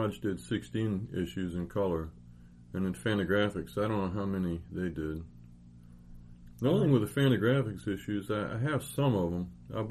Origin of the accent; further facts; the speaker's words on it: United States; which, you know, as an American, I learned about.